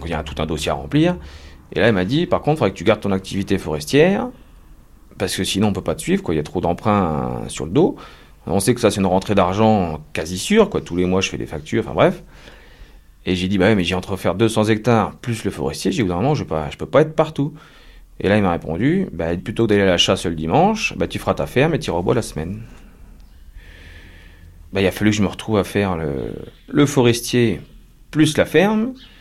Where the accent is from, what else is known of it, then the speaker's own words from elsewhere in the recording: France; parce que je suis français, moi.